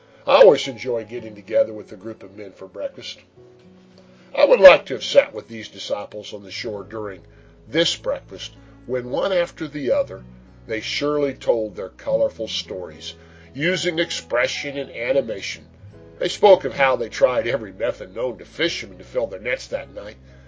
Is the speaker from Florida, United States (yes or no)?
no; Kansas City, Missouri, United States; I enjoy writing about my hometown and my favorite food.